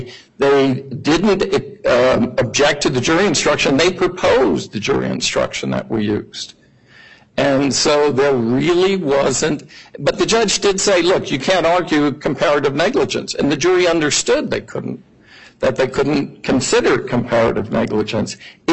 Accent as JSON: {"language": "English", "town": "Philadelphia", "region": "Pennsylvania", "country": "United States", "said": "Now, I'm from Philadelphia. I don't know a lot of big words."}